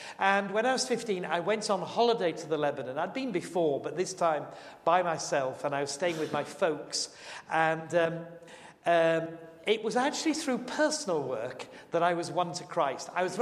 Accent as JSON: {"language": "English", "region": "Yorkshire and the Humber", "country": "United Kingdom", "tie": "born there", "said": "I was born in Yorkshire. Though my mother actually was from the Middle East, she was an Armenian."}